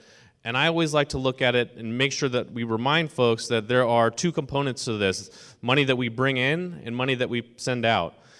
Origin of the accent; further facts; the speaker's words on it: California, United States; I grew up in the Central Valley too, and as a young person of color living in Tulare County, I faced many hurdles when it comes to the issue of racism